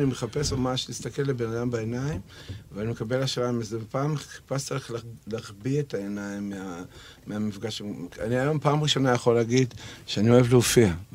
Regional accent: Belarus; now in Israel; רוסיה לבנה, שנות ה-70

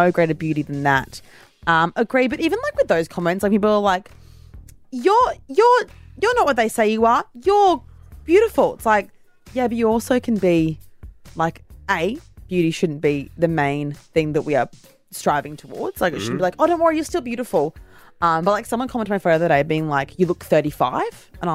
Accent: Gold Coast, Queensland, Australia; I'm actually from the Gold Coast, really.

